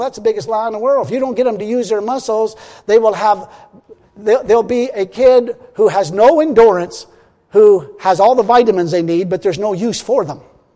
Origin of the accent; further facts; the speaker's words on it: Ireland; Excuse me, I'm Irish, and my background was a bunch of drunks.